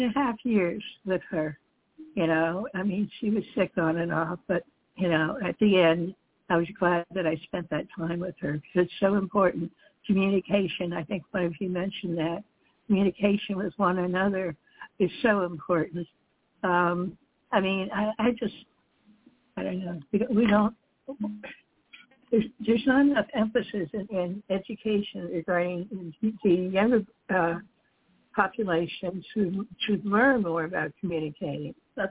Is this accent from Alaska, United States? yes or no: no; Richmond, New Jersey, United States; moved away as an adult; also born or lived in Cape Cod; now in San Diego, United States; I have lived in many states. I grew up in Richmond, New Jersey, then went to Cape Cod, raised my daughter there, got married, raised my daughter there. And then I left and I moved to San Diego.